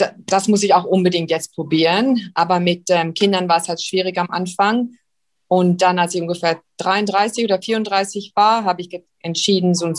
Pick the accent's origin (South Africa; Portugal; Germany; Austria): South Africa; Ich bin in Südafrika aufgewachsen, bin ja dort auf die deutsche Schule gegangen